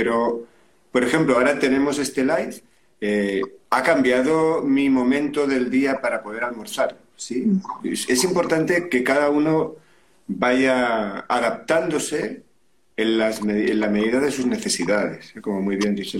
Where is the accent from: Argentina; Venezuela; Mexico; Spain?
Spain; mi aceite de oliva, como buen español